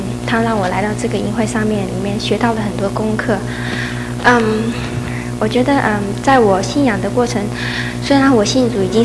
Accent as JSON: {"language": "Chinese", "country": "Hong Kong", "lives_now": "Alabama, United States", "said": "我从香港来，然后我现在在阿拉巴马大学念本科"}